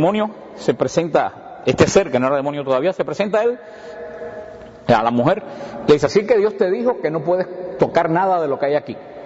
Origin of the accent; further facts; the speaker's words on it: Cuba; allá en mi pueblo, en Cuba, había un dicho